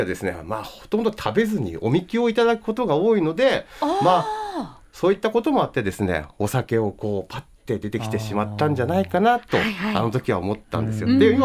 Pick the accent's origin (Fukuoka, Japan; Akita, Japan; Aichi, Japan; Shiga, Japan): Akita, Japan; Jingūji; 刈り穂という酒蔵は私の地元神宮寺の酒蔵でありまして、